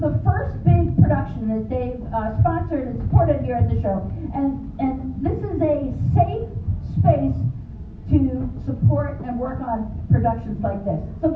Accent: New England, United States; I was brought up in New England.

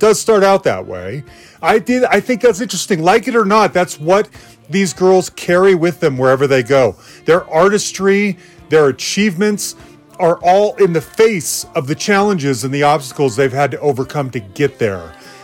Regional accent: Salt Lake City, Utah, United States; And what's interesting is, as you guys know, I'm from Salt Lake City.

